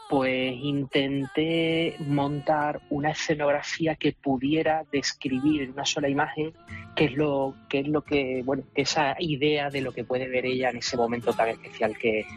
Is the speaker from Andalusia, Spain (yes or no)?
yes; Seville, Andalusia, Spain; algo como sevillano